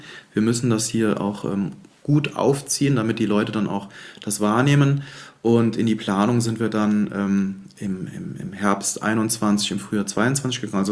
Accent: Neuwied, Rhineland-Palatinate, Germany; Dann, ich komme aus Neuwied

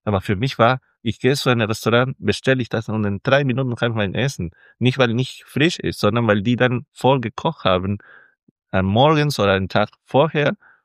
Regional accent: Callao, Peru; German is a second language; now in Germany; Und das kauft man in Callao, wo ich herkomme, in eine ganz große Markthalle.

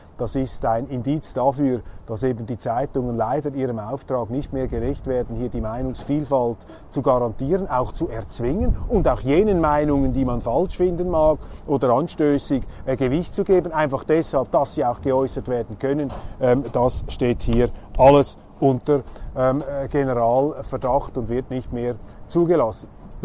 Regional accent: Switzerland; Es ist nicht so hügelig wie bei uns in der Schweiz, wo sich da hinten die Berge erheben

